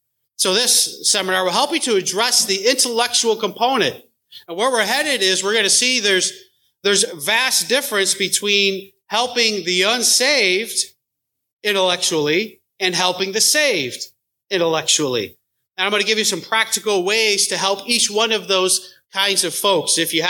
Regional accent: New York, United States; now in Paris, United States; We're a transplant from the Western New York area, and so we're loving that West Tennessee life.

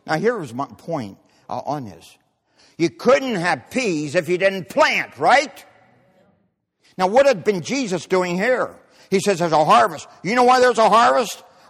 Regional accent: Maryland, United States; I was raised up in the Carroll County, Baltimore County area. And we were out in the country

